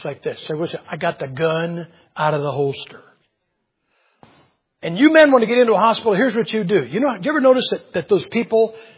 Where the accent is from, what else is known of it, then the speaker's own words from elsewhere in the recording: Ohio, United States; now in Idaho, United States; We don't get it out in Idaho much. But I was raised here in Ohio.